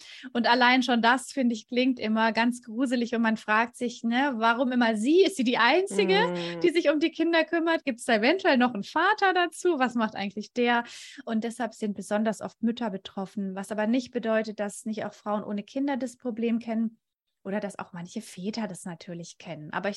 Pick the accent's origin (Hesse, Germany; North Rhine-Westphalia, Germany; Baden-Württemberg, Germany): Baden-Württemberg, Germany; Ludwigsburg; ich komme aus Ludwigsburg, das ist bei Stuttgart und ich lebe hier mit meinem Mann und unseren drei Kindern.